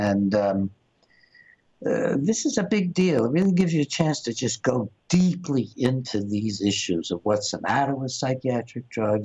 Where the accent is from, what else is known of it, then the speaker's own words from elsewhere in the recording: Alabama, United States; That's how I was raised in Alabama.